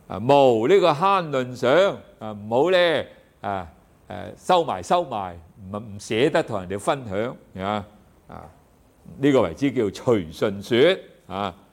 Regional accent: China; 即係我哋中國人係最興嘅嗰啲秘笈啊，唔會傳俾人嘅

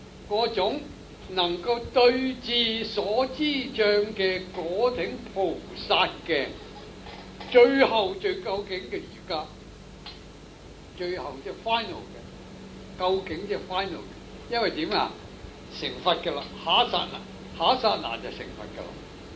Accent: Guangdong, China; 我们广东人叫做龙骨车，龙骨车

